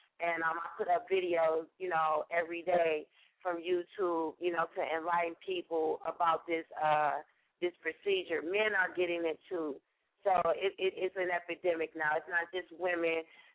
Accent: Milwaukee, Wisconsin, United States; now in Atlanta, United States; This is your girl … I'm from Milwaukee, Wisconsin, but I now reside in Atlanta, Georgia.

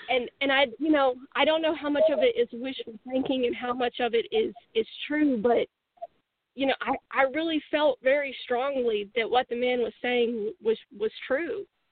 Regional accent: Texas, United States; Oh, yeah, I'm from Texas.

